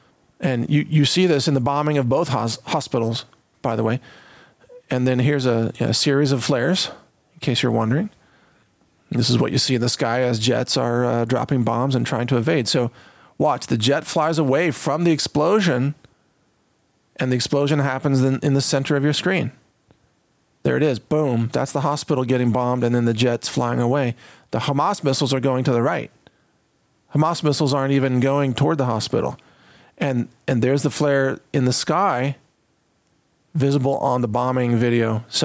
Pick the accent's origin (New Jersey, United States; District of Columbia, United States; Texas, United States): Texas, United States; I am a Christian. I'm an American. I'm a Texan. I'm not a Muslim.